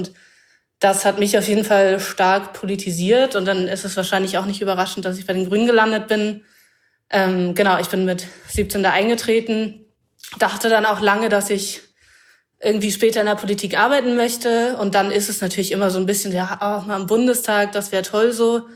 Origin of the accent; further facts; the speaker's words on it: Lower Saxony, Germany; ich bin zum Teil im Wendland aufgewachsen. Das sagt vielleicht einigen was, weil das da ist, wo Gorleben ist